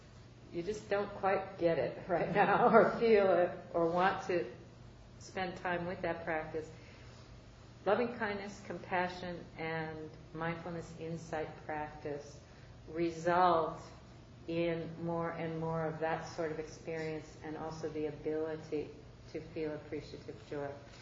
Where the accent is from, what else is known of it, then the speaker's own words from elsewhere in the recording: Chicago, Illinois, United States; You know, I was born in 1949 in Chicago. You know, I grew up in the suburbs of Chicago.